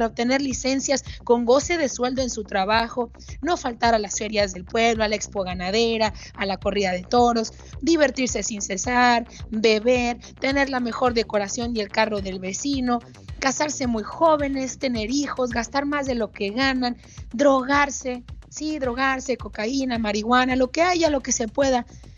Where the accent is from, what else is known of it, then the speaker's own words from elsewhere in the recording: Mexico; Seguimos siendo los mismos mexicanos de 1915